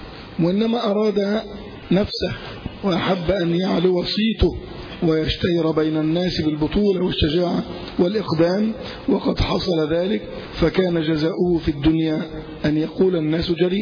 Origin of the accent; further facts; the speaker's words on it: Egypt; لكن عندنا في مصر